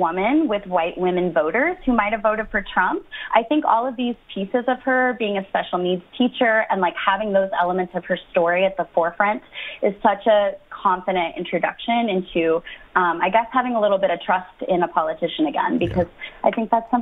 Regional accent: Kansas, United States; now in Sunnyside, United States; I'm a 32-year-old woman, and I grew up in Kansas.

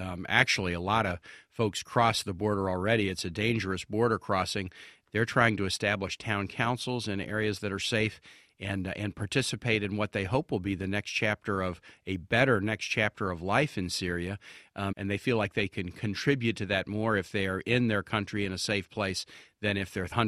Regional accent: Virginia, United States; I see it in my home state of Virginia all the time.

